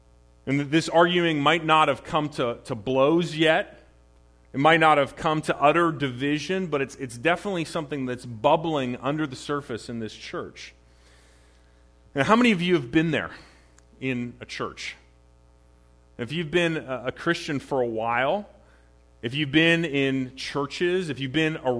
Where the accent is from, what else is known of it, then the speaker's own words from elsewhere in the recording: Canada; like growing up in Canada, I knew